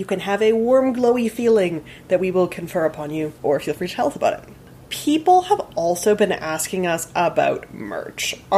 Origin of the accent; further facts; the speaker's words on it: Canada; although I have to say as a Canadian that I celebrate my linguistics annual meeting in May